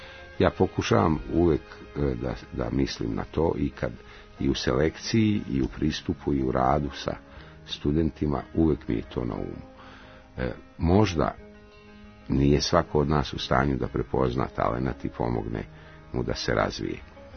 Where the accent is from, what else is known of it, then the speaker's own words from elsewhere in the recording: Bosnia & Herzegovina; ja sam došao sa sela iz Bosne i Hercegovine i tu gdje smo živjeli, odakle sam došao na akademiju, u tom celom selu je postojala samo jedna kuća